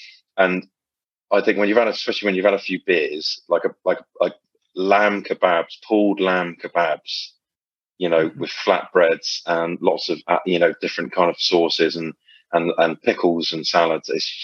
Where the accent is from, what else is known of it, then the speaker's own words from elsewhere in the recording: South West England, United Kingdom; We're both from Cornwall, me and my wife.